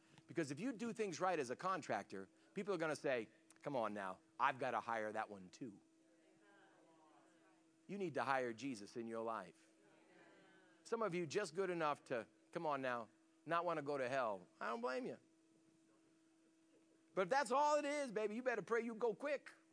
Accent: Boston, Massachusetts, United States; And I'm from Boston, and everything is lath and plaster up in Boston.

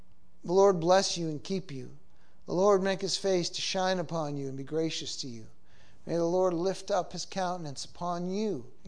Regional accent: Boston, Massachusetts, United States; I grew up in Boston, and this was flyover country.

